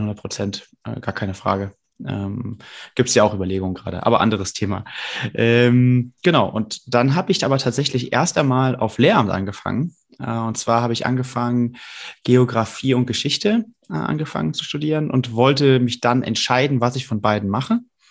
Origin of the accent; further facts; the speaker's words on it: Brühl, North Rhine-Westphalia, Germany; ich komme aus Brühl, muss ich dazu sagen, das ist ja gar nicht so weit weg von Köln